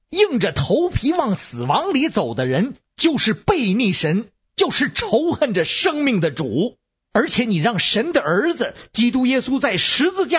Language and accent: Chinese; Beijing, China; 我是北京的